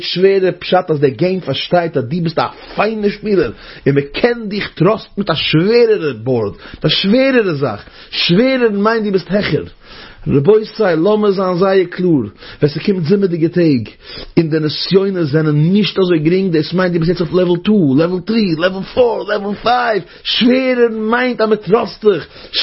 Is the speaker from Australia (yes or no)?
no; Romania; Jetzt weiß ich, bei uns in Rumänien, so bei uns noch, ich bin in Rumänien keinem, aber Rumänien, jeder weiß, Rumänien ist, wie vielleicht man sagen, Rumänien ist kein Land